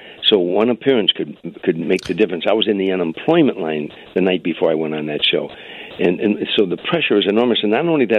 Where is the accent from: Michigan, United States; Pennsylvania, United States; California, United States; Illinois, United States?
Illinois, United States; Harvey; I prepared a routine of me growing up in Harvey playing basketball on an all-black basketball team, playing football on an all-black football team